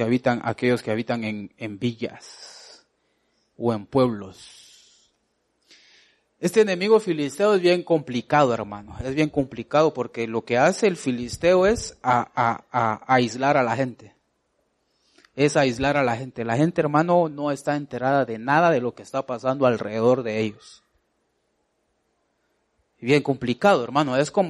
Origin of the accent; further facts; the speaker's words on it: Guatemala; Todos somos de Guatelinda.